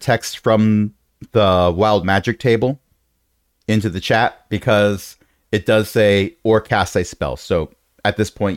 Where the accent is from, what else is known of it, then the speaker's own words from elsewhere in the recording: United States; As an American, I could say blame imperial, but I'm not going to because I'm an American.